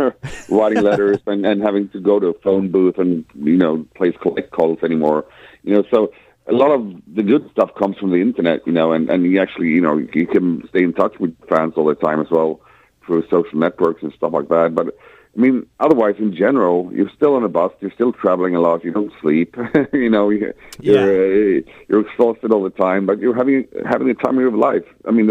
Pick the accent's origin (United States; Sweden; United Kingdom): Sweden; English is a second language; We come from the Swedish fucking winter.